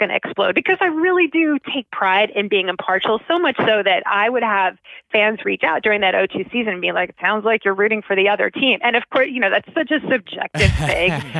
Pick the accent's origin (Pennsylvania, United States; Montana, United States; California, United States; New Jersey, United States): New Jersey, United States; I grew up in Jersey, so I was a little unorthodox.